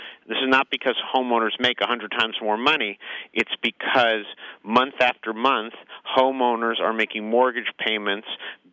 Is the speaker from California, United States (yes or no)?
yes; San Francisco, California, United States; Well, I grew up in San Francisco. I'm 42 years old.